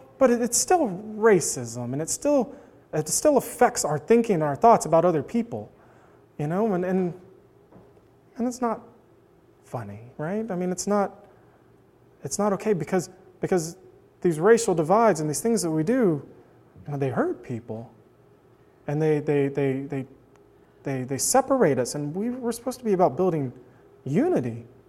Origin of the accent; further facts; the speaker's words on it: the South, United States; You know, growing up in the South, this is just one of those things that almost gets instilled in you.